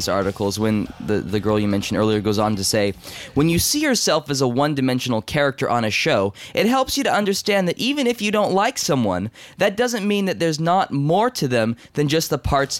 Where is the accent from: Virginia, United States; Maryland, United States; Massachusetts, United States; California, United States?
California, United States; Chico; They looked in Chico, which is my hometown